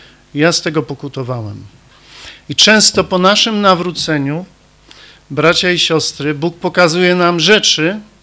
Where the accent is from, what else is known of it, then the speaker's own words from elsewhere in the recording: Oświęcim, Lesser Poland, Poland; born there; Urodziłem się w Oświęcimiu.